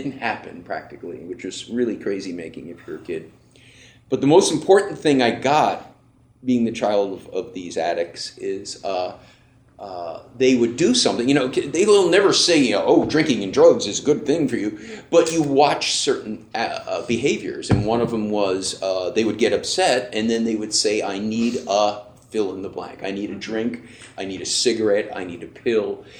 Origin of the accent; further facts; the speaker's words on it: Los Angeles, California, United States; And I'm actually from out of town. I should have, I'm from Los Angeles.